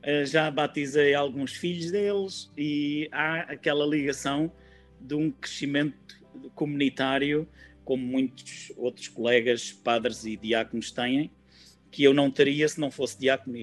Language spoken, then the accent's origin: Portuguese; Évora, Portugal; moved away as an adult; viemos de Évora, da bela cidade de Évora, e depois fomos nos instalando aqui